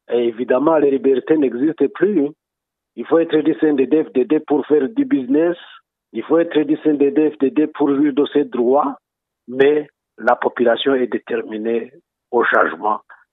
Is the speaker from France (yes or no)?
no; Burundi; Pour moi, on est Burundais